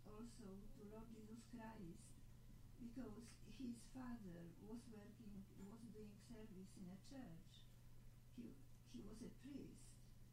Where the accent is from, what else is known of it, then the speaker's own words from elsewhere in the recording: Poland; English is a second language; I come from Roman Catholic family, from Poland, and so suddenly Srila Prabhupada said, God is a person.